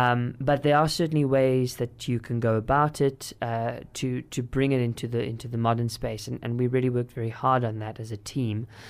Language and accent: English; South Africa; our story as a South African collective is almost unbelievable in the real sense, but it is real